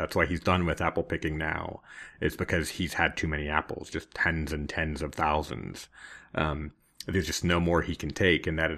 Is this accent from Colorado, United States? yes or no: no; Punxsutawney, Pennsylvania, United States; I'm from Punxsutawney, Pennsylvania originally, which is, which is Groundhog Day.